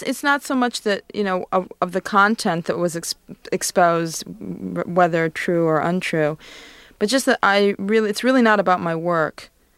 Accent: Arizona, United States; I'm Jewish. I grew up in Arizona, and there was that kind of, you know, detached experience we'd both had, and we really hit it off.

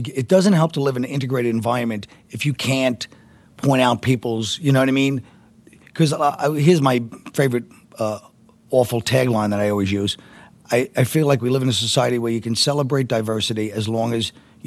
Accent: Brooklyn, New York, United States; You know, I grew up in Park Slope, which was very ethnically mixed

